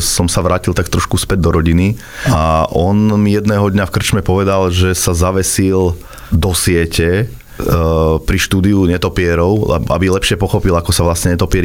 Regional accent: Ladce, Trenčín Region, Slovakia; U nás v Lacoch sa vtedy stavala diaľnica, ešte to bolo, myslím, ešte za Mečiara, dokončovalo sa všeličo a prišlo veľa rôznych robotníkov.

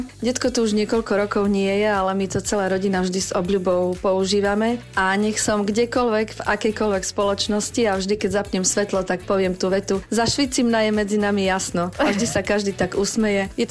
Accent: eastern Slovakia, Slovakia; U nás na východe tomu hovoríme, že mal takú prípovidku.

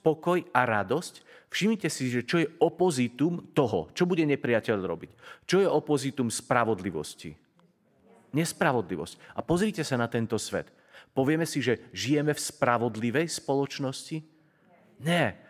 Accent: Tatras, Slovakia; born there; že som sa narodil v najkrajšej dedine pod Tatrami, že žijem na Slovensku

